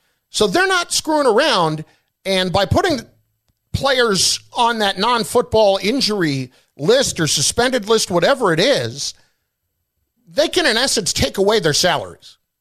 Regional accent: Chatham, New Jersey, United States; also born or lived in Closter; No, I lived in Closter for a little while, but I grew up in Chatham, New Jersey.

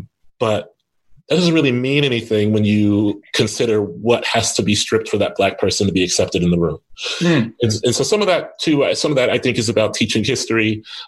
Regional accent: Ohio, United States; I'm from Ohio, you know, birthplace of funk music.

